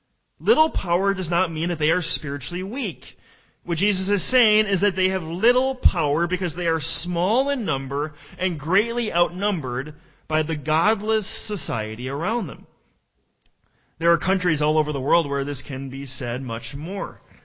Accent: Minnesota, United States; Right now, we are seeing this up close across the river in Minnesota, my home state, and some of you live in Minnesota.

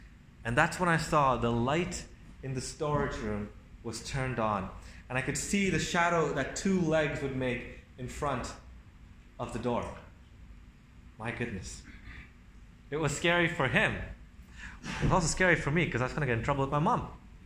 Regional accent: India; born there; as many of you know, I was born in India.

